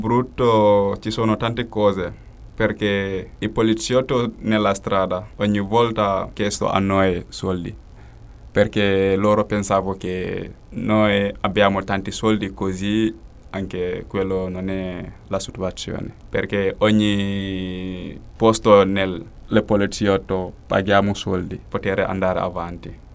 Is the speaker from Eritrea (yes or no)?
no; Gambia; vengo dal Gambia, ho 18 anni. Ho fatto un viaggio lungo, cominciato in Gambia.